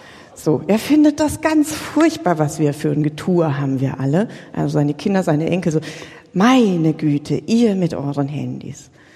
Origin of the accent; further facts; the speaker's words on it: Bavaria, Germany; ich komme aus der Nähe von Würzburg